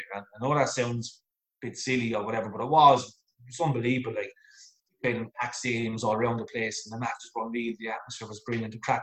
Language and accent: English; Waterford, Munster, Ireland; Some of the Cork players and Tip players and Kilkenny players, and we were like, "Oh, we're from Waterford, don't come from."